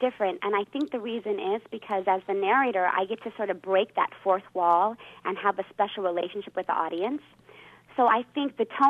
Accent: Tucson, Arizona, United States; now in New York City, United States; I'm originally from Tucson, Arizona, born and raised there. But now, being that I'm in the entertainment industry, I'm basically based out of New York City when I'm not on tour.

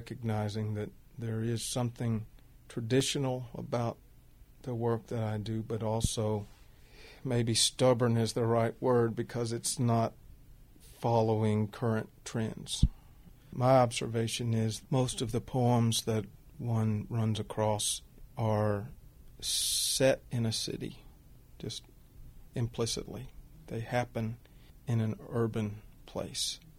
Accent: Danville, Kentucky, United States; The older people that I knew growing up had been born in the early 1900s when my little town in Kentucky was very much an agrarian community

